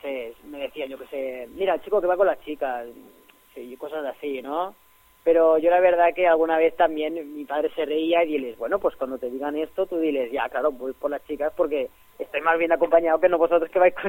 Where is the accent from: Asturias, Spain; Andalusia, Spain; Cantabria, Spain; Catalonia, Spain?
Catalonia, Spain; Granollers; el Club Natació Granollers, que es de donde soy yo, de donde vengo, donde me han formado.